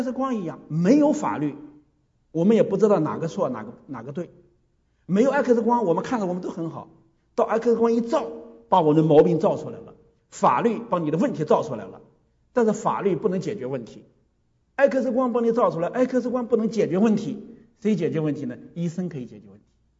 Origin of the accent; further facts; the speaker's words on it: China; 其实这鲁迅已经对我们中国人进行了一个剖析。